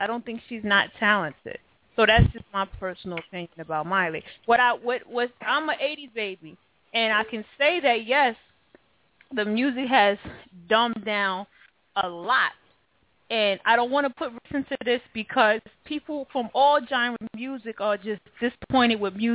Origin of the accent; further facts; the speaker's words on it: the South, United States; don't get me wrong, I'm from the South, and I rep the South to my heart.